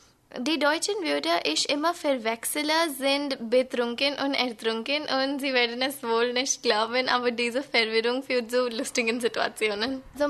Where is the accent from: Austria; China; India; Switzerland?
India; German is a second language; Ich komme aus Indien und ich wurde 1998 geboren.